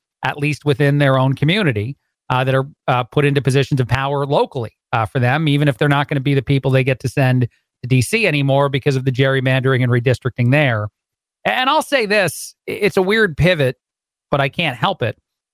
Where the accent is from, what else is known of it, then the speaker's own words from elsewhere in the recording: New York metropolitan area, United States; also born or lived in Chicago; now in Houston, United States; I'm in Houston right now. I lived in Chicago for a long time, and I'm from the New Jersey, New York area.